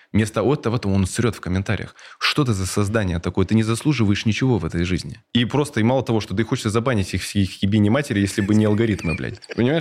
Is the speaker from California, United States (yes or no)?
no; New York, United States; Я вырос в Нью-Йорке.